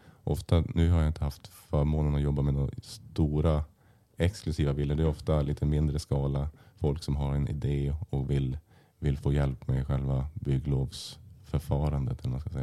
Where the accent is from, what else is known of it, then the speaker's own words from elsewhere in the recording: Örnsköldsvik, Västernorrland County, Sweden; Jag är född och uppvuxen här i Övik.